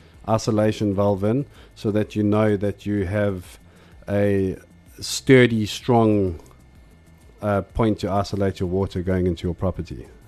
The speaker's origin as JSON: {"language": "English", "town": "Ballito", "region": "KwaZulu-Natal", "country": "South Africa", "tie": "born or raised there", "said": "being a brother, a father, and a mentor to me growing up in Bolito."}